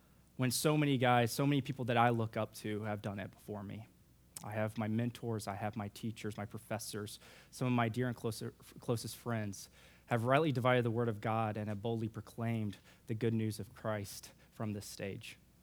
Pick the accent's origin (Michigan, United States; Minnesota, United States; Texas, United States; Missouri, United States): Texas, United States; born there; I was born in Texas.